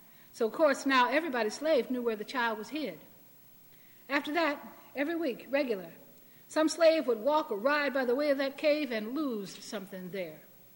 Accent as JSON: {"language": "English", "town": "Buffalo", "region": "New York", "country": "United States", "tie": "born there", "said": "and I was born in Buffalo, and I've lived on the East Coast in urban centers all my life"}